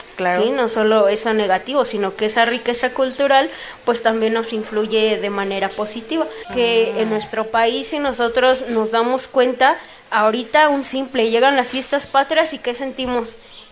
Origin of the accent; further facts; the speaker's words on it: Mexico; como mexicanos hay mucha solidaridad, sabemos que hay una problemática, que alguien lo necesita, y ahí estamos como mexicanos apoyando.